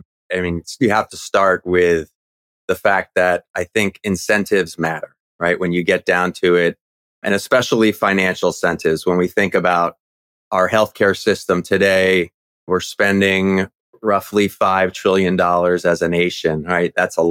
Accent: New Jersey, United States; Yeah, so I grew up born and raised in the Garden State, New Jersey, but I lived in a relatively small town about an hour outside of New York City.

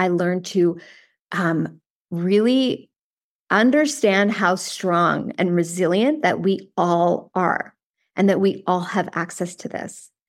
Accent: East Coast, Canada; moved away as an adult; now in United States; I grew up on the East Coast of Canada. I went to McGill. I did my MBA at U of T, and then I moved to California and with my husband

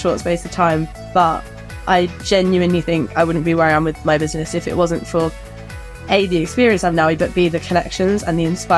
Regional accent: France; I grew up in France, so I moved to Paris when I was 18.

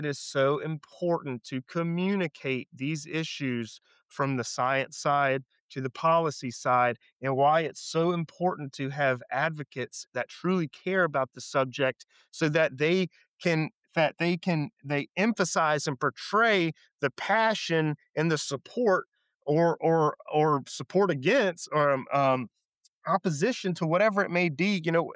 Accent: Louisiana, United States; Like I said, I'm from Louisiana. I live in Louisiana, but we're equally as involved in matters from Maine to Texas

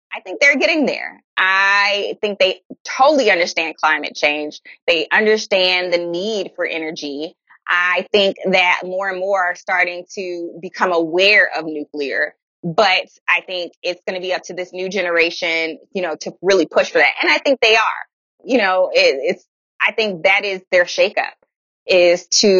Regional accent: Miami, Florida, United States; I grew up in Miami. So I'm always up for a good picadillo with arroz con pollo.

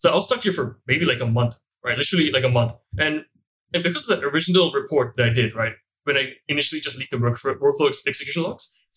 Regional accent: Singapore; So it worked for him, but not for me because I'm from Singapore, right?

